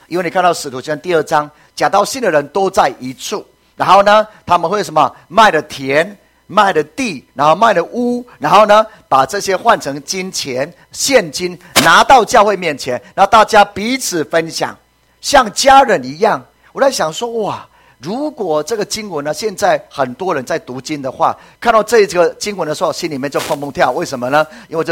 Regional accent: Taiwan; 华人，我们台湾人都是一样的，不会随便卖田地的

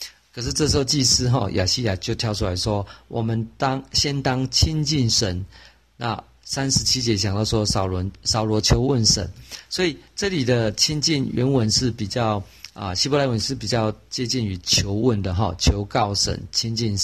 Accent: Taiwan; 就有点像我们台湾人用的那个宝贝的东西

